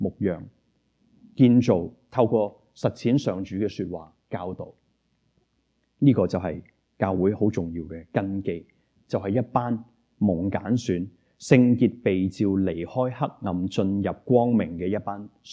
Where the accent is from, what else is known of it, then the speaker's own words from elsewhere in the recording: China; 可能我哋中国人都会有一句说话讲话